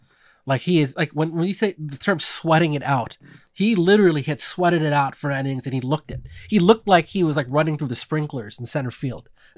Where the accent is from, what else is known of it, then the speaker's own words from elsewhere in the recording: California, United States; I grew up in the Bay Area, but have spent most of my adult life out here, right?